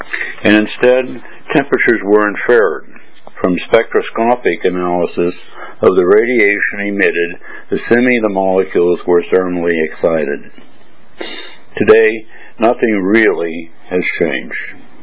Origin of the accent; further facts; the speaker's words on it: United States; now in Hong Kong, China; I'm an American living in Hong Kong and Berlin